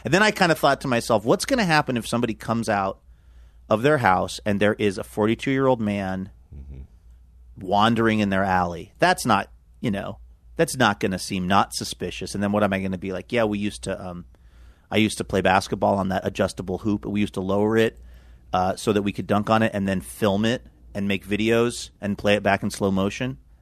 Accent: Seattle, Washington, United States; I went and I walked around Green Lake, which is where I grew up in Seattle, and I ended up going back.

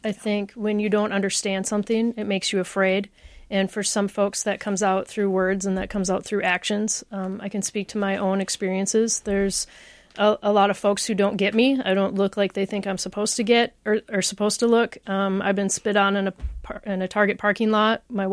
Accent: Fairmont, Minnesota, United States; I grew up in Fairmont, Minnesota.

